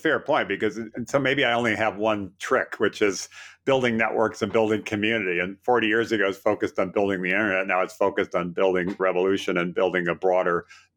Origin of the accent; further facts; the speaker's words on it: Hawaii, United States; I grew up in Hawaii, which because it's the 50th state and it's kind of a series of islands, is sort of disconnected from the rest of the country